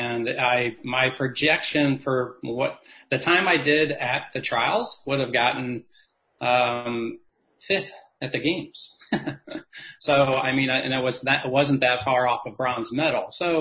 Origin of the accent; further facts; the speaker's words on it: Cincinnati, Ohio, United States; I'm actually from Cincinnati, Ohio, and I swam with a relatively well-known swim team growing up, produced many Olympians.